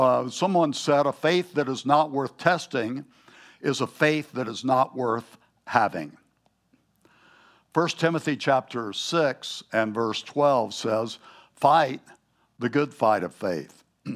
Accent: the South, United States; moved away as an adult; also born or lived in Southwest; When I was a boy growing up in the South, I was taught manners. Then I moved out when I was 18 to go to college in Flagstaff, and have lived out a lot of my adult life in the Southwest

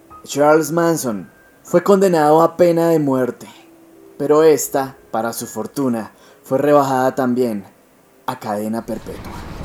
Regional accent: Colombia; algo similar a lo que pasa en mi país, en Colombia

